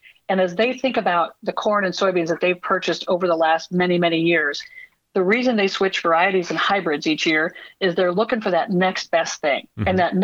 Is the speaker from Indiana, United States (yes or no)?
yes; Indiana, United States; And in fact, I'm from Indiana. So I was planning to move to Colorado, and I ended up moving to Indianapolis once we had our strategy in place.